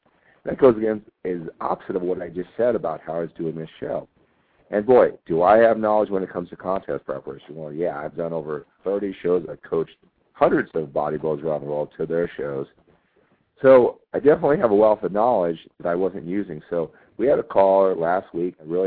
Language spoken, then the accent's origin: English; Sacramento, California, United States; My hometown.